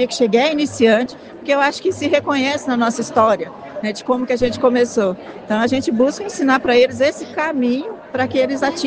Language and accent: Portuguese; Mato Grosso do Sul, Brazil; Então, eu sou de Mato Grosso do Sul, estou vindo de bem distante, né?